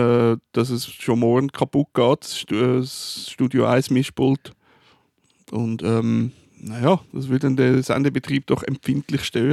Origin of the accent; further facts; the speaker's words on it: Zurich, Switzerland; Aber als Zürcher kennt man die Kanzlei einfach. Und sonst ist man kein Zürcher, sonst ist man allenfalls ein Zugereister